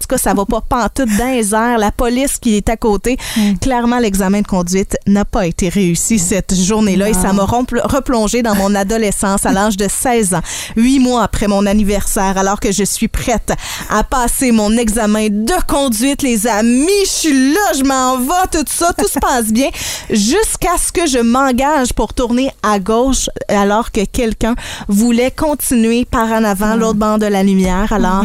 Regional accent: Rivière-du-Loup, Quebec, Canada; moi, c'est que je viens de Rivière-du-Loup, une petite ville.

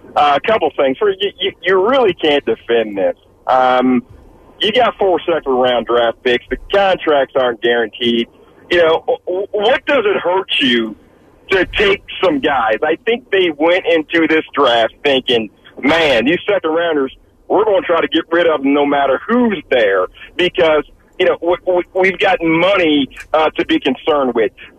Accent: Philadelphia, Pennsylvania, United States; I like to be an optimistic fan, but I'm from Philly, and I try to keep things real.

